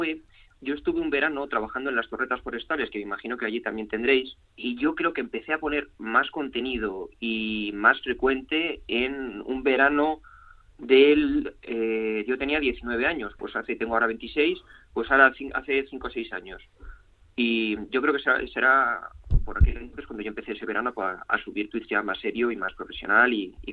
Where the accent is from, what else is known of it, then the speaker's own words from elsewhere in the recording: Castile, Spain; yo soy castellano